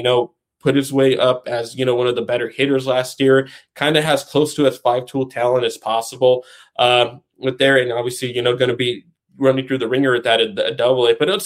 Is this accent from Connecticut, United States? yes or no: no; California, United States; I grew up in the Bay Area.